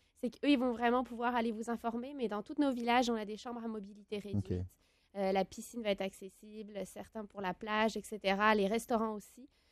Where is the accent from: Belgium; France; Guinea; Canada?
France; Pour vrai, je suis française, là, je te le dis